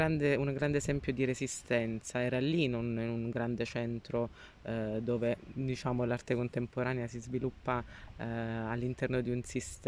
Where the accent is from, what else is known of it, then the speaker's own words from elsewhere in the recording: Giulianova, Abruzzo, Italy; io sono originaria di Giulianova